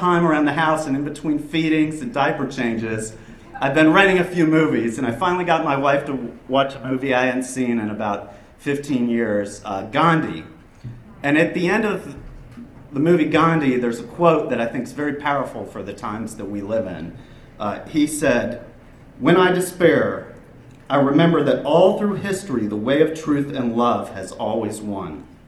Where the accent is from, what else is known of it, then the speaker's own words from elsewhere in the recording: North Carolina, United States; I'm also from North Carolina, and where I'm from, we call it raising hell.